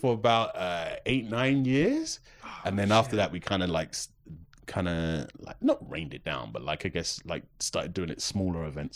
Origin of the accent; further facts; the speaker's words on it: London, United Kingdom; mainly because I'm from London